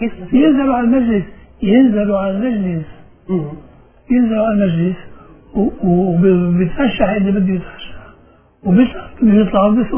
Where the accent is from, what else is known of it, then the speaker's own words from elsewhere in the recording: Lebanon; انا مني ولا مسيحي ولا سني ولا درزي ولا شيعي ولا شيء انا لبناني